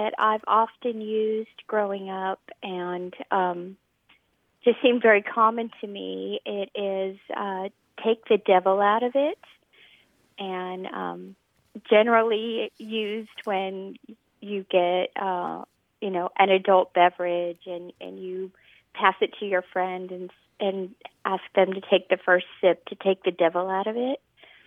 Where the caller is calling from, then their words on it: San Antonio, Texas, United States; I'm calling from San Antonio, Texas.